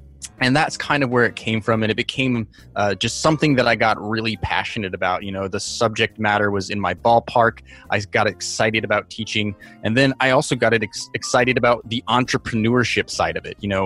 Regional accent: New York City, New York, United States; I am from New York City

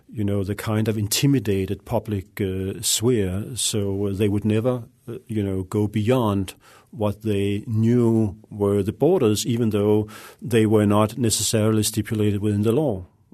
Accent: Denmark; English is a second language; I grew up in Denmark, a quiet, peaceful, relatively liberal country.

